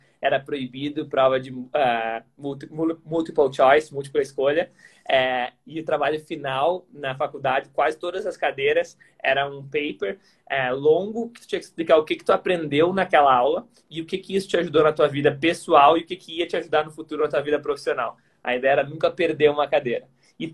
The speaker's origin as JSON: {"language": "Portuguese", "town": "Porto Alegre", "region": "Rio Grande do Sul", "country": "Brazil", "said": "eu joguei, sou de Porto Alegre, joguei tênis profissional dos 16 aos 19 anos"}